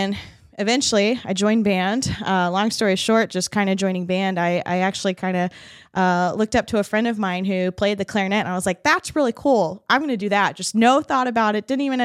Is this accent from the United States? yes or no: yes; New Hampshire, United States; moved away; originally I'm actually from New Hampshire. It wasn't until about 2000 that my family and I made the move down here.